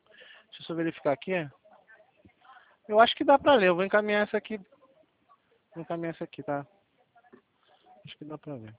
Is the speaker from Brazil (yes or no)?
yes; Rio de Janeiro, Brazil; Eu sou do Rio de Janeiro.